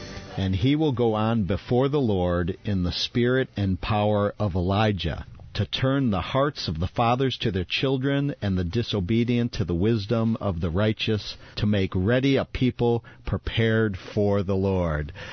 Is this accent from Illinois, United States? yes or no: yes; Hinsdale, Illinois, United States; for about 15, 17 years while I was growing up in the Hinsdale-Oak Brook area, attending Christ Church of Oak Brook.